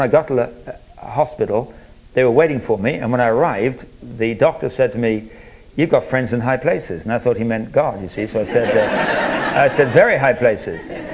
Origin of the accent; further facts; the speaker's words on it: England, United Kingdom; who I grew up with in England